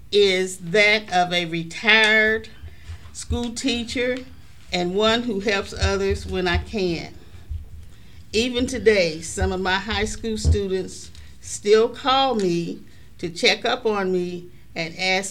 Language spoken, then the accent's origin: English; Kansas City, Kansas, United States; Okay, I was born in Wyandotte County, Kansas City, Kansas, on September 13, 1947.